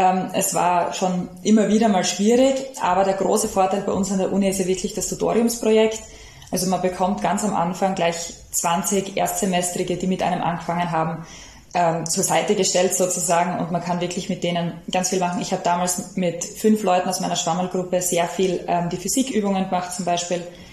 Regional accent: Styria, Austria; ich komme aus der Südoststeiermark.

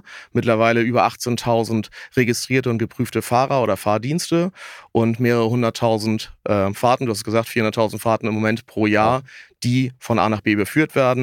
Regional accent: Hamburg, Germany; 42 Jahre, komme aus Hamburg, gebürtig aus Hamburg

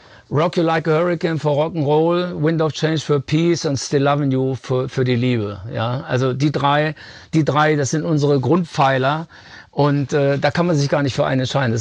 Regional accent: Germany; wir sind in unserem Herzen, sind wir Deutsche

